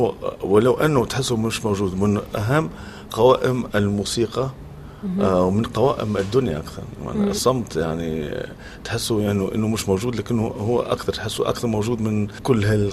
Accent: Tunisia; دائما بحب الرجوع إلى الأصل كتونسي

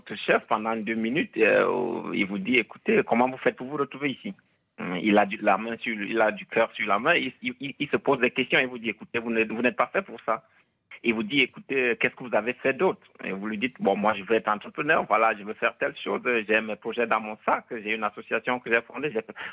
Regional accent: Cameroon; now in Germany; Ouais, je suis Camerounais.

